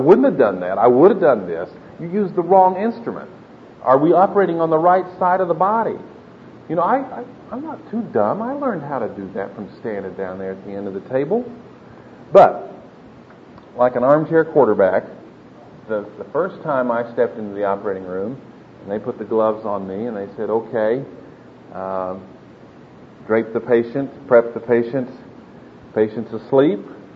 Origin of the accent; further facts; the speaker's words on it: Oklahoma City, Oklahoma, United States; I'm from Oklahoma City.